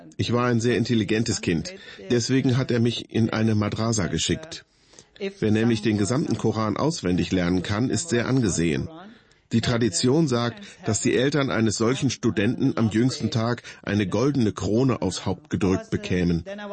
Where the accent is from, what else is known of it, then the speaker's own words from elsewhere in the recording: Pakistan; moved away; ganze Familie ist sehr im Islam verwurzelt, auch meine Geschwister. Ich war auch Imam in meiner Jugend in Pakistan.